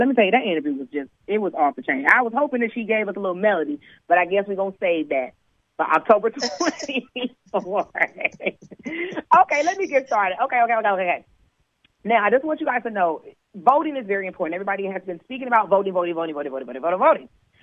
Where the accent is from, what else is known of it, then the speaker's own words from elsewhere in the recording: West Coast, United States; Because, you know, I'm from the West, child, and I know you love the West.